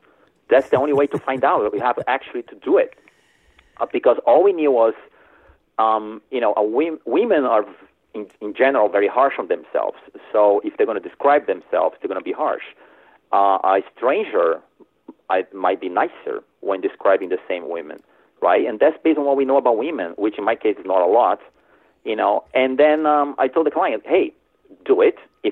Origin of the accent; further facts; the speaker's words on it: Brazil; English is a second language; now in United States; Yeah, I'm originally from Brazil. That's why I have this accent. But I'm also American, right? So I vote, I pay taxes, I'm doing my part. I grew up in Brazil, born and raised.